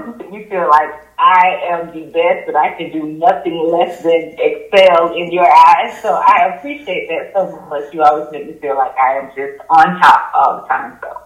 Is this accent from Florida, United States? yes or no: yes; Jacksonville, Florida, United States; moved away as an adult; now in Atlanta, United States; I am originally from Jacksonville, Florida. Moved here in 2011.